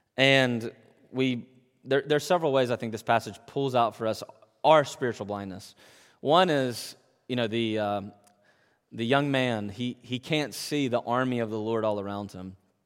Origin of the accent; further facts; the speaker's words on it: United States; moved away; When I was in America, I'm American, you know that.